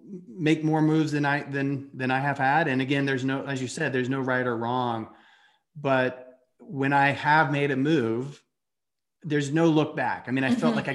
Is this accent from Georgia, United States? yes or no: yes; Atlanta, Georgia, United States; as I said, I grew up in Atlanta